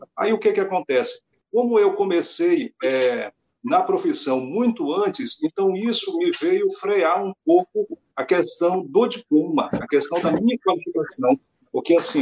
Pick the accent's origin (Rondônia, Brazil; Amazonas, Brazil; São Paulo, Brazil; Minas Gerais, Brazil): Rondônia, Brazil; Porto Velho; Eu sou de Porto Velho, como eu disse, né, em Rondônia, no norte do Brasil